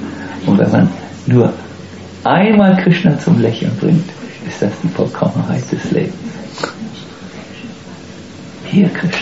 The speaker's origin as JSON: {"language": "German", "region": "Northern Germany", "country": "Germany", "said": "Ich komme aus Norddeutschland, da macht man sowas nicht."}